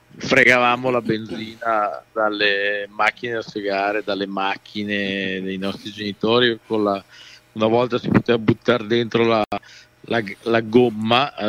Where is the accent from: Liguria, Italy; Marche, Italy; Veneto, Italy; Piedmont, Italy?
Veneto, Italy; Belluno; sono bellunese doc, puro sangue, diciamo così, abito qui vicino a Belluno, vicino al centro, dove diciamo sono cresciuto da bambino, diciamo abitavo fuori Belluno, la zona di Castion